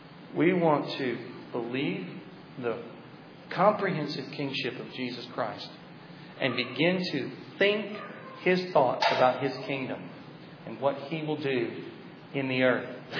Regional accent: Chattanooga, Tennessee, United States; I'm from Tennessee, so I have to keep it simple. Oh, I'm sorry. You're from Tennessee, too. I just offended you. But I grew up in Chattanooga

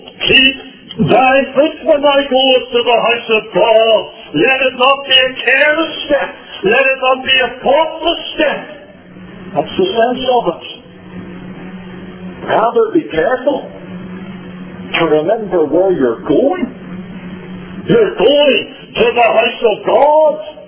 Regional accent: Northern Ireland, United Kingdom; even growing up in Northern Ireland, I'm not talking about my boyhood days, even before I came a teenager

